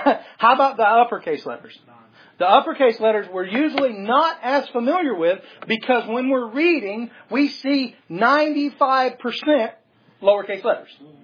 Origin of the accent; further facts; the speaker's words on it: the South, United States; but I'm from the South and cake r square, pi r round.